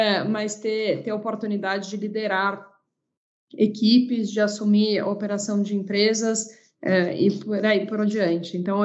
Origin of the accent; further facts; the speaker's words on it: Araraquara, São Paulo, Brazil; now in São Paulo, Brazil; eu tenho hoje 41 anos, sou casada, tenho duas filhas, sou do interior de São Paulo, sou de Araraquara. Mudei para São Paulo em 99 para fazer faculdade